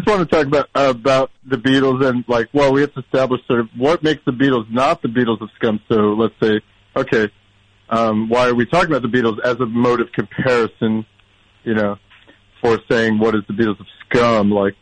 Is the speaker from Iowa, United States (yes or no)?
no; Long Island, New York, United States; from Long Island.